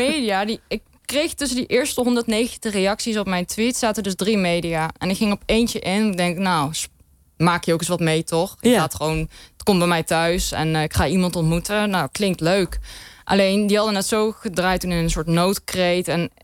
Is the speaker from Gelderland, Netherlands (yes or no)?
yes; Nijmegen, Gelderland, Netherlands; Ik kom uit Nijmegen.